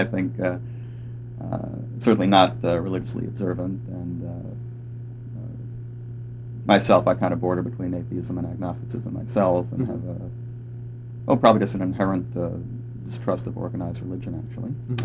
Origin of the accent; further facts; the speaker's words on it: Chicago, Illinois, United States; Growing up in Chicago, and even first moving to Youngstown, I had never belonged to a congregation before.